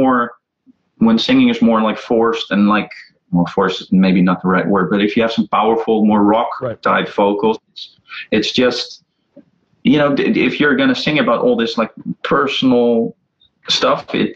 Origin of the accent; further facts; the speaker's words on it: Netherlands; We all do in Holland, right? We're from Holland.